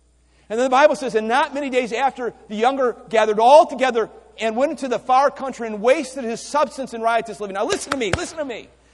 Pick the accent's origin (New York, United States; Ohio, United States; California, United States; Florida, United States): Ohio, United States; I come from Northeast Ohio. We have all the seasons.